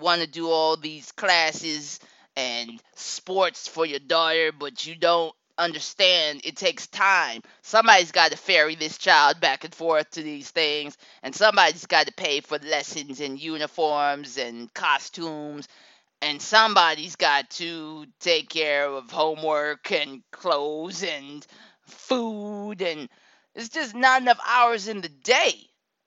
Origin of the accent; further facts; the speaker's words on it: Akron, Ohio, United States; I grew up poor in Akron, Ohio. Yeah, you know it. I grew up poor